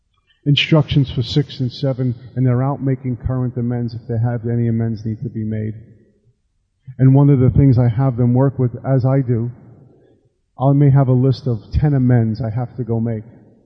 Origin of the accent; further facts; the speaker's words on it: New York, United States; I mean, I'm from New York. We don't talk like that, right?